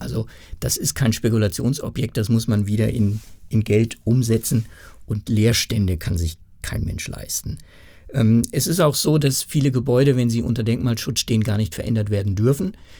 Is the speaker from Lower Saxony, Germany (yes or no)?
yes; Lower Saxony, Germany; born there; now in Nuremberg, Germany; Ich als gebürtiger Niedersachse